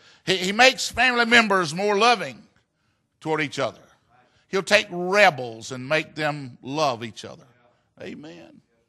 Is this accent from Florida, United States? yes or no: yes; Florida, United States; I was born at home because I want to be close to my mama. And I was raised up in Central Florida.